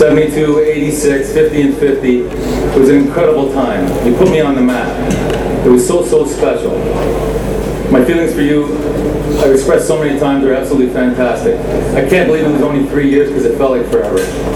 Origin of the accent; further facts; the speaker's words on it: Toronto, Ontario, Canada; Growing up in Toronto, I moved north when I was 16